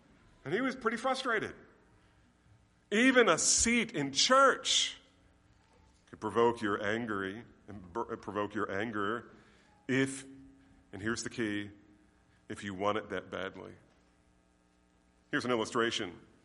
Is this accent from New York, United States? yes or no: no; New Jersey, United States; I'm from New Jersey. That's a serious thing.